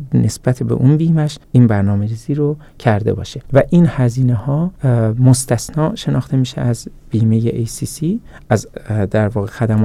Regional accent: Iran; first language fa; now in New Zealand; چون من خودم ایرانی هستم، فارسی زبانم

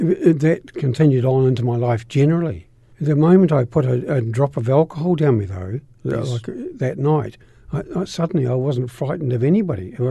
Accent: Dunedin, Otago, New Zealand; also born or lived in Christchurch; I originally was born in Christchurch, but my family left here before I was I can remember. I don't remember being here. And so we were down in Brighton, Dunedin.

